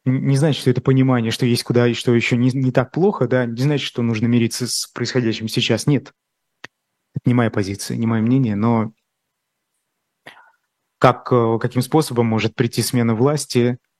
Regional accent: Russia; я никогда не скрывал, что я из России, никогда.

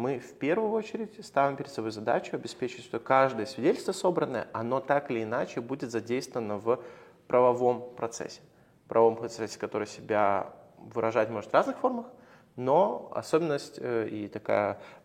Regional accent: Lithuania; я сам из Литвы и литовец

